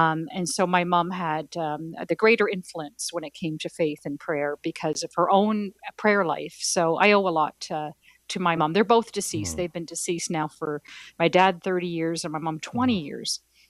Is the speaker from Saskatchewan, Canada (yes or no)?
no; Hamilton, Ontario, Canada; I grew up in Hamilton, Ontario, Canada. My parents came from Italy in the 1960s … they settled downtown Hamilton near Iverwind Stadium.